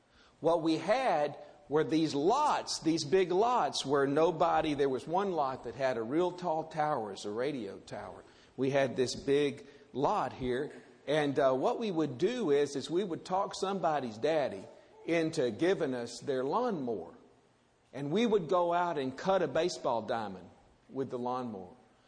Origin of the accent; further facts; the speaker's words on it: Port Arthur, Texas, United States; But it reminds me of growing up in Park Place 1 in Port Arthur, Texas. Park Place 1 was a community of three.